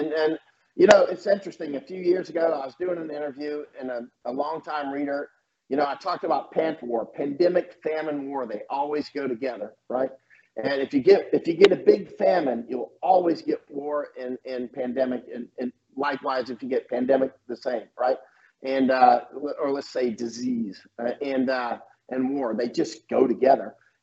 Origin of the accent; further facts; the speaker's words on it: Florida, United States; I'm from Florida.